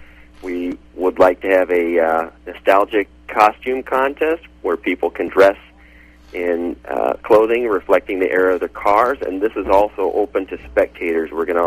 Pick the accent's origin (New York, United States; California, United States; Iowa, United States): Iowa, United States; Davenport; I grew up here in Davenport, Iowa. I grew up just a block off of Highway 6.